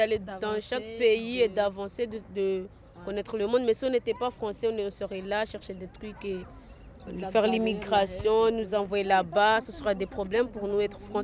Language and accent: French; Mayotte; first language Shimaore; on est habitué à parler le chimaoré. C'est une langue maternelle pour nous.